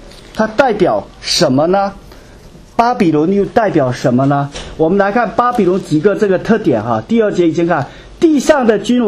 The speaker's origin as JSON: {"language": "Chinese", "country": "China", "said": "对，这是我们中国人的说法，但世界上不这么认为哈"}